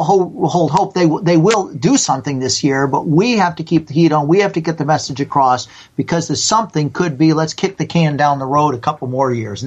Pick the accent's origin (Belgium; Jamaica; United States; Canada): United States; West Virginia; I'm from West Virginia.